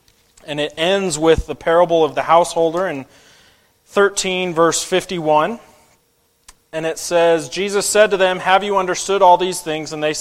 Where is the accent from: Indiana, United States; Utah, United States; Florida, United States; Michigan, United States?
Utah, United States; I was born and raised in Utah, and they have a statement that says that who God is, we may someday become.